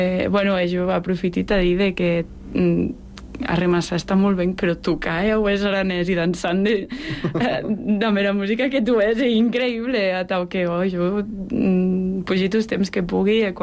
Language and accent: Catalan; Vic, Catalonia, Spain; perquè jo soc d'Osona, soc vesia de Vic